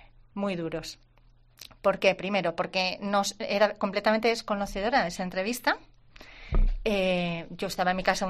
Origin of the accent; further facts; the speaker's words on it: Santander, Cantabria, Spain; los que somos de aquí de Santander sabemos dónde estaba